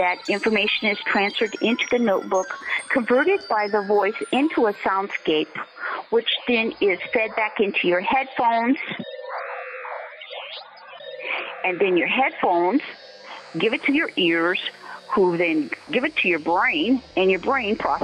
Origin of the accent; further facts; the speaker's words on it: Buffalo, New York, United States; I'm from Buffalo, New York.